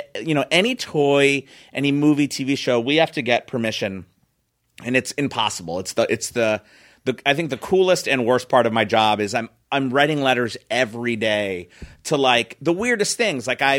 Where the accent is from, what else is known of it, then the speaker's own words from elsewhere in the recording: Philadelphia, Pennsylvania, United States; and I was from Philly, so, and it spoke to me and my brother Barry